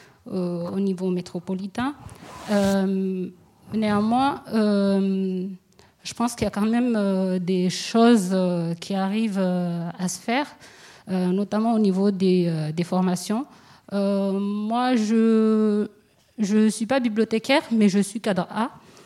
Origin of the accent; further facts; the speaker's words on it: Mayotte, France; je viens de Mayotte.